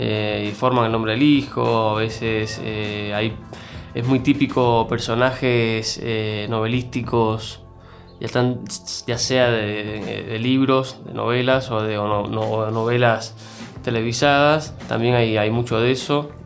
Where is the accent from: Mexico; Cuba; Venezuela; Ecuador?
Cuba; accent: neither Cuban nor Argentine; mi acento hoy, que no es ni cubano ni argentino